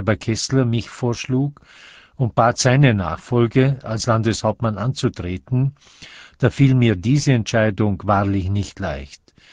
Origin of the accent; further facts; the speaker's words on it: Thüringen, Vorarlberg, Austria; Zunächst für meine Heimatgemeinde Thüringen